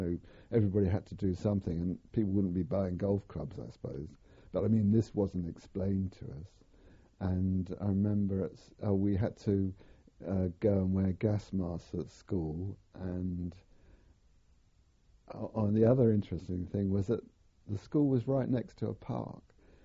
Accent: Harrow, London, United Kingdom; born there; I was born in 1933 in Red Hill Hospital in Middlesex. But my parents then lived at Kenton in Middlesex, which is a suburb of Harrow.

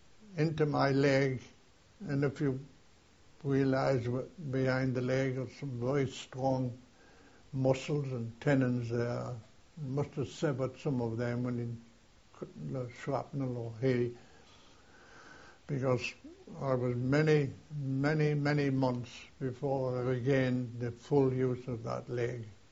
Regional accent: Newcastle, North East England, United Kingdom; This one will do me, Newcastle," because that was my hometown, or one of my hometowns.

